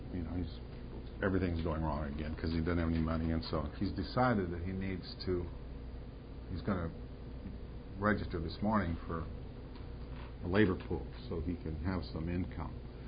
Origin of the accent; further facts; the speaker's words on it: Minnesota, United States; Remember, I told you about that other kid that I grew up with in Minnesota.